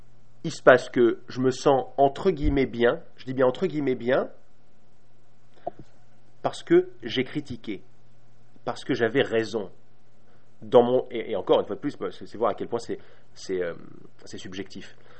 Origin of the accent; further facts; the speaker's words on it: Paris, Île-de-France, France; en tant que bon Parisien